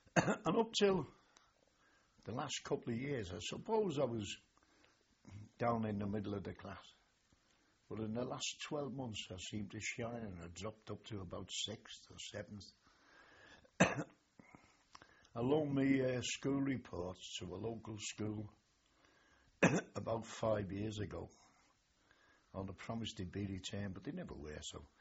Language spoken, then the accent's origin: English; Seacombe, North West England, United Kingdom; also born or lived in Birkenhead; I was born in Birkenhead, but they moved into Seacombe.